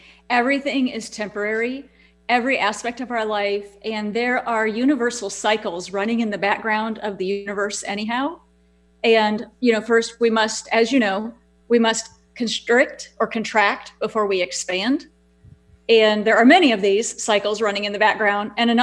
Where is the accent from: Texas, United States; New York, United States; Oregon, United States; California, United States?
Texas, United States; Houston; We had in my hometown where I live here in Houston, we had a category 4 hurricane, 9 tornadoes, and a flood of epic proportions all within 72 hours.